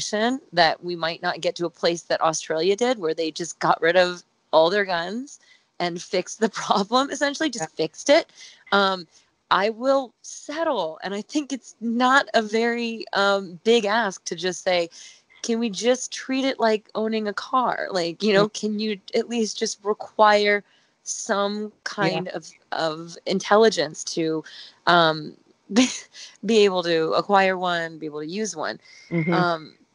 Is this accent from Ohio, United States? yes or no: yes; Dayton, Ohio, United States; I'm from Dayton, Ohio